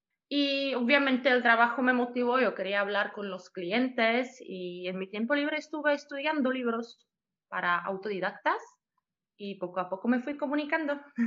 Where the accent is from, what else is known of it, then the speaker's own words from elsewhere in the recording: Liberec, Liberec Region, Czechia; Spanish is a second language; Y sí, es cierto, soy de Liberec, que de hecho es una ciudad maravillosa y obligatoria de visitar.